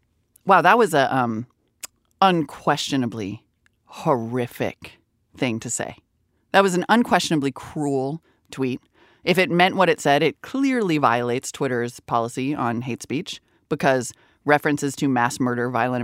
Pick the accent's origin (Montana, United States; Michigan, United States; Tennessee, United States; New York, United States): Montana, United States; also born or lived in North Dakota; It got to me because I grew up in Montana and North Dakota, or what we, when I was growing up, called Indian Country.